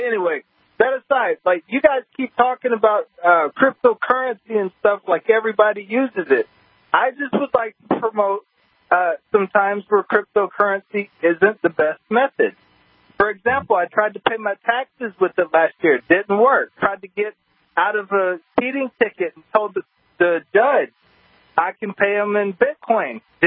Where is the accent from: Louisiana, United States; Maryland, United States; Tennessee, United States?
Louisiana, United States; New Orleans; I'm from New Orleans.